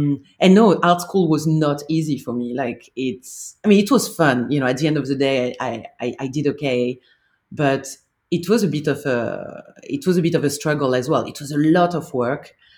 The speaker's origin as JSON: {"language": "English", "country": "France", "tie": "born or raised there", "said": "growing up in France, I think, because I think the French education system is very elitist"}